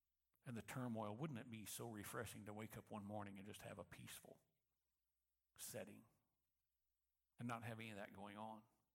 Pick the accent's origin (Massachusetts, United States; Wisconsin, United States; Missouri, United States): Missouri, United States; I grew up in North Central Missouri. So I've grown up a St. Louis Cardinals baseball fan all my life.